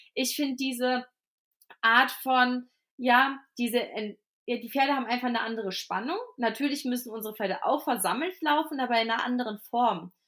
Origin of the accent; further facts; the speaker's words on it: Cologne, North Rhine-Westphalia, Germany; ich komme ja ursprünglich aus Köln